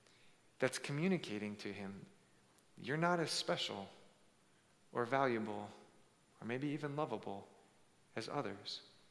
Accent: Hawaii, United States; Many of you know I grew up in Hawaii, beautiful place, but it was hard because I was teased mercilessly as a child because I didn't look like my peers looked.

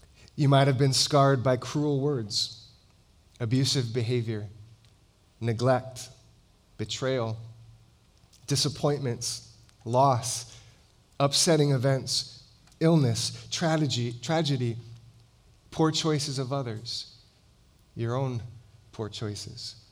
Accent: Hawaii, United States; I grew up in Hawaii, beautiful place, but I stood out like a sore thumb.

